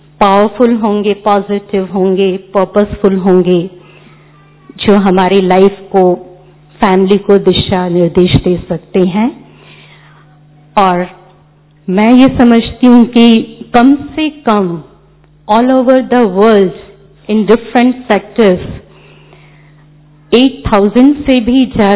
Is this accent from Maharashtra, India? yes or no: no; Indore, Madhya Pradesh, India; मैं खुद इंदौर से बिलोंग करती हूं